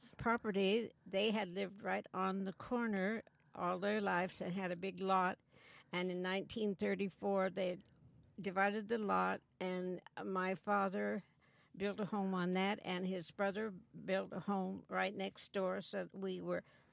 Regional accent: Grass Valley, California, United States; also born or lived in Nevada City, California; I was born in my grandmother and grandfather's house in Nevada City, but I grew up in Grass Valley, California, which is just 4 miles from Nevada City.

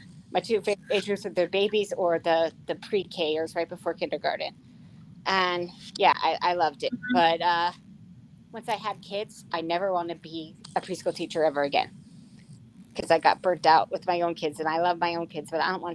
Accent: California, United States; Yeah, I grew up in the California part of the Mojave Desert.

